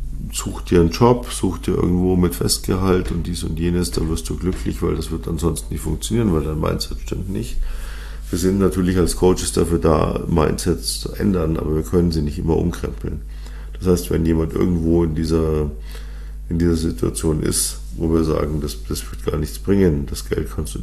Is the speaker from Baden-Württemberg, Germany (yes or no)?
no; Munich, Bavaria, Germany; born there; Und ich bin gebürtiger Münchner